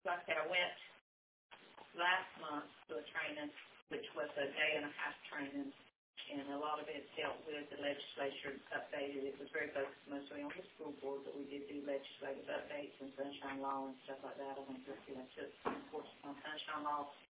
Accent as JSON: {"language": "English", "region": "Florida", "country": "United States", "tie": "born or raised there", "said": "I'm a lifelong resident in Dixie. We're all from Dixie, have been many generations. My heart's always been here. Went to school here."}